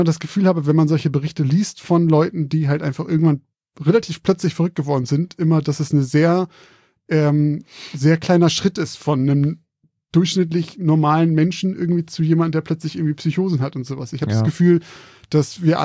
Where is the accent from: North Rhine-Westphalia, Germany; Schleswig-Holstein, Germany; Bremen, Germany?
Bremen, Germany; Wir kommen ja auch aus Bremen.